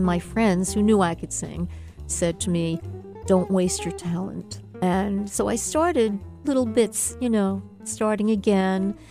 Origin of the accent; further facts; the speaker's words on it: Brooklyn, New York, United States; And so there was always music in my house. I grew up in Brooklyn.